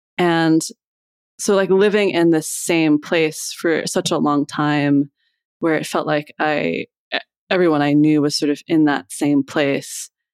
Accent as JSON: {"language": "English", "region": "Iowa", "country": "United States", "tie": "born or raised there", "moved": "as an adult", "lives_now": "Philadelphia, United States", "said": "I grew up in Iowa and then I moved here to go to college and then moved into this neighborhood and like stayed in this neighborhood for like about 7 years."}